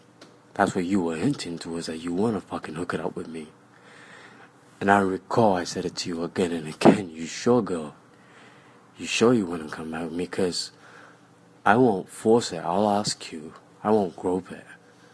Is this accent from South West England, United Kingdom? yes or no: no; London, United Kingdom; So, I'm a Jamaican ethnicity background, but born and raised in London.